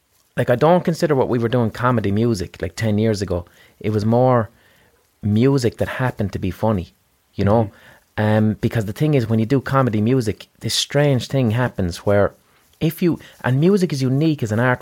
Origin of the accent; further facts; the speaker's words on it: Limerick, Munster, Ireland; moved away as an adult; now in London, United Kingdom; oh, you're laughing at us because we're from Limerick. It's kind of like Alf Garnett, when Alf Garnett was taking the piss out of racists and then all these racists show up and agree with him. So we got the fuck out of Ireland and we went to London.